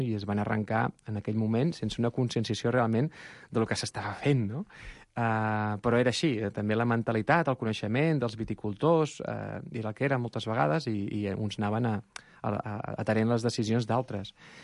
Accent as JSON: {"language": "Catalan", "town": "Calafell", "region": "Catalonia", "country": "Spain", "said": "sóc d'aquella zona del Penedès on anava a dir, per desgràcia, no. Per coses de la vida es transformen. Sóc de Calafell, això és Penedès Marítim, i és aquesta franja litoral on moltes vinyes s'han anat transformant en apartaments turístics, no?"}